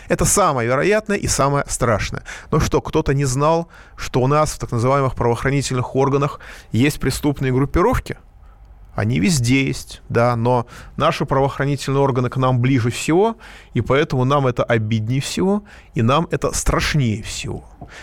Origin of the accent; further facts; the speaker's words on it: Armenia; я как армянин, это полностью разделяю.